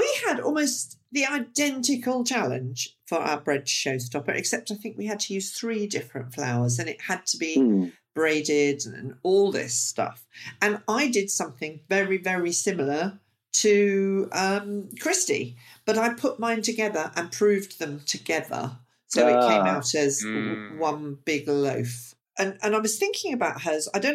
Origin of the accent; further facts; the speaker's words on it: United Kingdom; So, I don't know, just take it as us British are being a little bit weird.